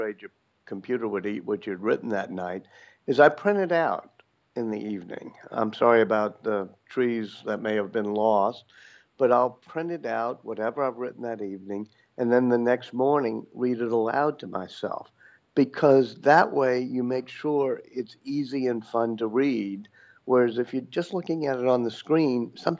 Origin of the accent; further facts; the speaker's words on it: Louisiana, United States; because when I grew up in Louisiana, I had a mentor named Walker Percy, the great novelist.